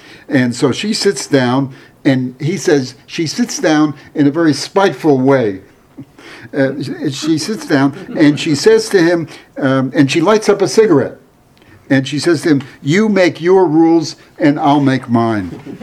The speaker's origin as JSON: {"language": "English", "region": "New Jersey", "country": "United States", "said": "I like these stories because I come from New Jersey, and so we go down the shore"}